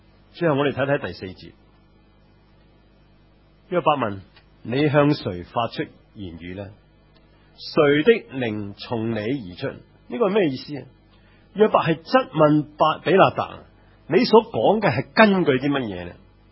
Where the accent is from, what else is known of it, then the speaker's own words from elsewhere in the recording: Hong Kong; 如果我哋觉得嗰啲大陆人抢走我哋香港人嗰啲床位啊